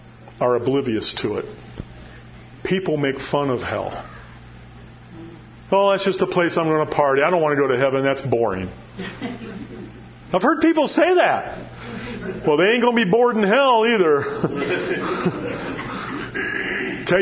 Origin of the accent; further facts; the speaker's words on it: Florida, United States; You know, I appreciate dryness because I grew up in Florida.